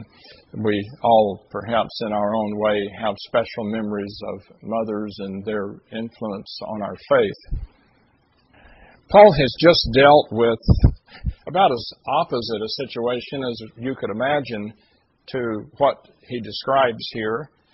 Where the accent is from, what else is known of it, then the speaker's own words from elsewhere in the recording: Deep South, United States; I grew up in the Deep South. The Deep South, in terms of political parties, was primarily loyal to the Democratic Party.